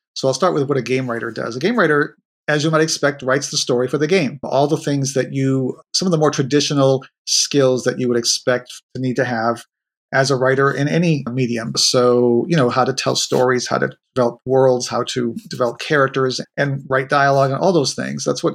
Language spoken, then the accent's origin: English; Northeast, United States; Big baseball fan, especially Red Sox fan. Go Red Sox. I'm from the Northeast, so watching the playoffs now with bated breath.